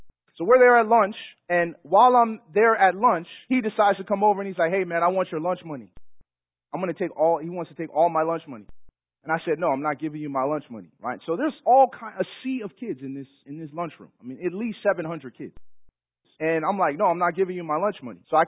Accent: Chicago, Illinois, United States; But where I grew up in Chicago, if you pretend to be hard, that was a way of survival.

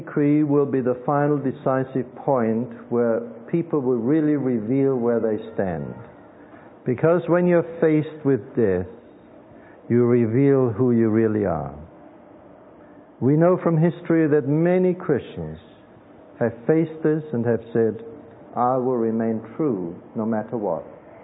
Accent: Austria; English is a second language; In 1990, the Pope visited my home country, Austria, and he spoke to the assembled judges of the country.

